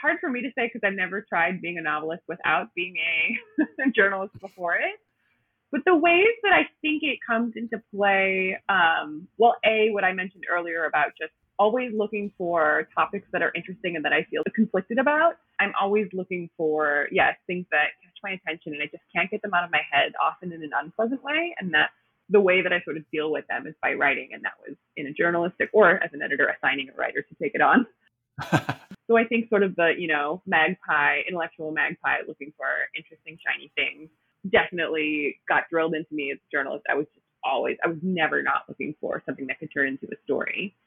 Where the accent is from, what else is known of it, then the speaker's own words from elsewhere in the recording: Milwaukee, Wisconsin, United States; No, I'm actually from the Milwaukee area.